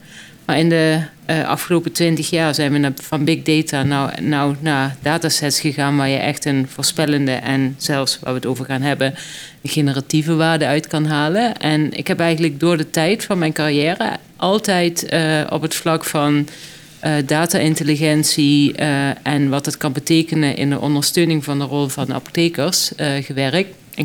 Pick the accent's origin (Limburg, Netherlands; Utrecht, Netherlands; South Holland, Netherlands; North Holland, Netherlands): Limburg, Netherlands; ik kom uit Limburg